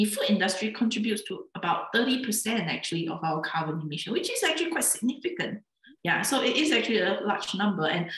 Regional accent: Singapore; I come from Singapore, there is very little agriculture.

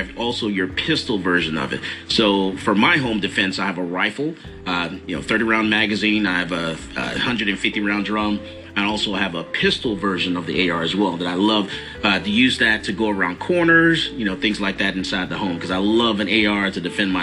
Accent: United States; So I'm American. I like I'm American.

